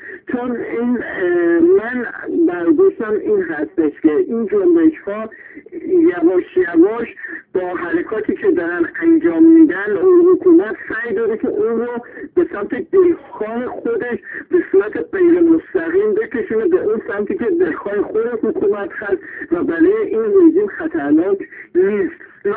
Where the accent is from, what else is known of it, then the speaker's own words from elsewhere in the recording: Iran; ما ایرانی هستیم، دارای شخصیت بالایی هستیم